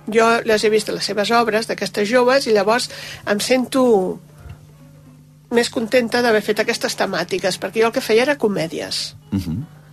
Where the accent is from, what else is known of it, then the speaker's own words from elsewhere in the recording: L'Hospitalet de Llobregat, Catalonia, Spain; Jo soc de l'Hospitalet.